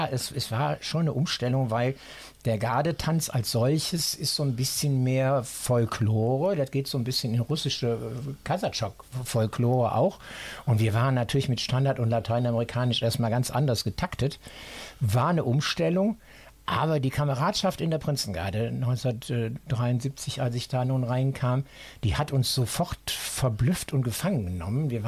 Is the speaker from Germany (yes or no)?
yes; Düsseldorf, North Rhine-Westphalia, Germany; born there; Ich bin in Niederkassel geboren, an der Grenze Niederkasseler Kirchweg zu Oberkassel, wo jetzt das japanische des Echo-Haus steht. Da stand mein Geburtshaus.